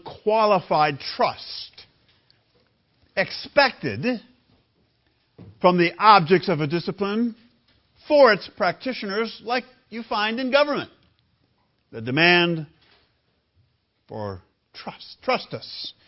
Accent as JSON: {"language": "English", "town": "Grand Rapids", "region": "Michigan", "country": "United States", "tie": "born or raised there", "said": "He was from my hometown, Grand Rapids, Michigan, Roger Chaffee."}